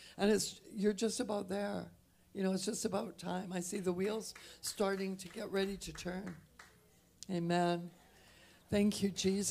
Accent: Canada; now in Phoenix, United States; I'm from Canada, and we have these things called geese.

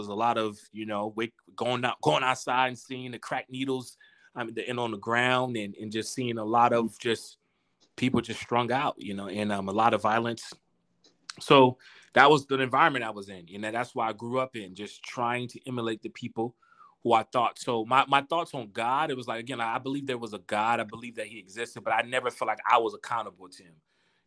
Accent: Miami, Florida, United States; you know, growing up, you know, I grew up in Miami, Florida. So we were just coming out of the crack era, which was the 80s.

